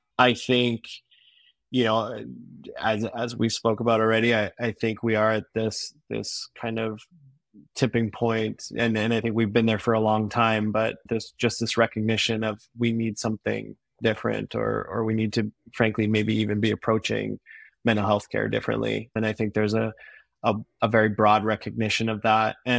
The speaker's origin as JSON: {"language": "English", "country": "Canada", "said": "especially I'm from Canada."}